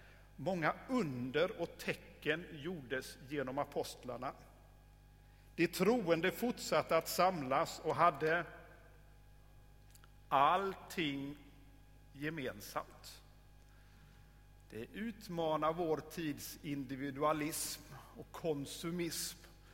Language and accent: Swedish; Småland, Sweden; accent: Småland; Går det bra med mitt småländska förresten?